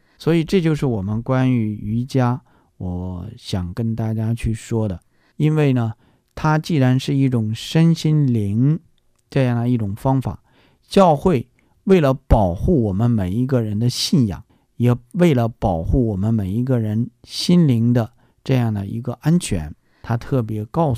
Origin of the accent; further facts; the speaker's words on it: China; 我们作为一个中国人，或者我们作为一个中国的天主教教徒